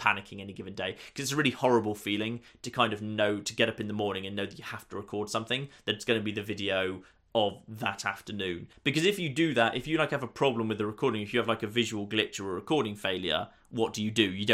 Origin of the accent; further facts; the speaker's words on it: United Kingdom; because I'm British